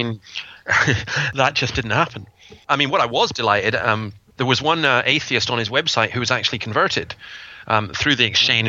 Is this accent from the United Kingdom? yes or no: yes; Scotland, United Kingdom; So I'm Scottish, and there's a word we use called throne.